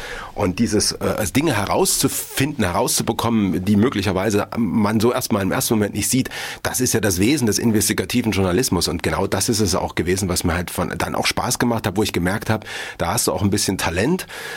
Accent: Erfurt, Thuringia, Germany; also born or lived in Heilbad Heiligenstadt; Also meine Familie, wir sind 1980 nach Erfurt gezogen. Also ich war im Prinzip 10.

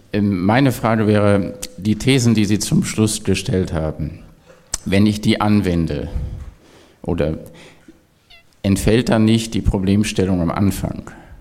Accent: North Rhine-Westphalia, Germany; Und das halte ich jetzt als Westfale.

